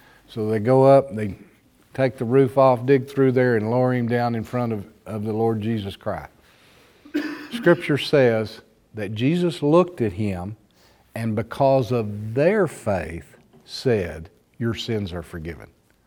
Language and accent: English; Texas, United States; Now, we grew up in West Texas saying, be your own man, be your own woman